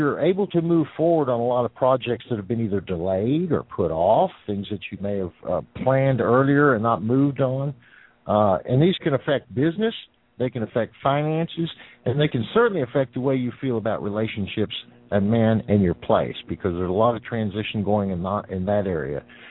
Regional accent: the South, United States; y'all, excuse me, I'm from the South.

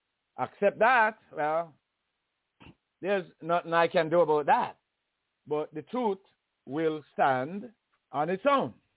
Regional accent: Jamaica; Because I come from Jamaica.

